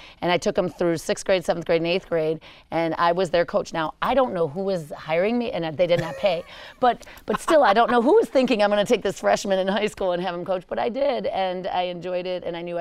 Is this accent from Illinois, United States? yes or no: yes; Chicago, Illinois, United States; I started playing in fourth grade, and I grew up in Chicago, and it was big. Volleyball was big there in the Chicago Catholic League